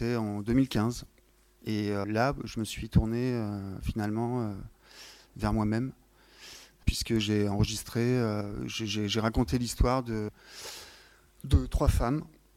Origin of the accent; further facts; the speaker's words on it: Lyon, Auvergne-Rhône-Alpes, France; parce que je viens de Lyon